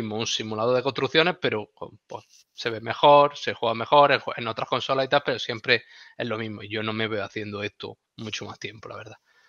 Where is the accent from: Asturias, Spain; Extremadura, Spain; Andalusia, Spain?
Andalusia, Spain; Granada; Sí, soy del Siding.